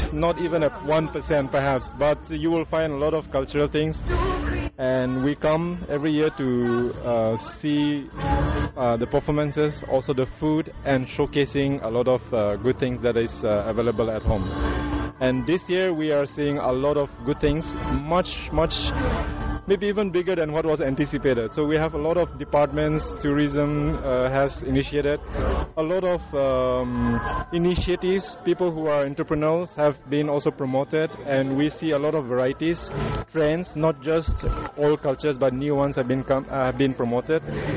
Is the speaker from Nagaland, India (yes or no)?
yes; Kohima, Nagaland, India; I'm from Kohima, Nagaland.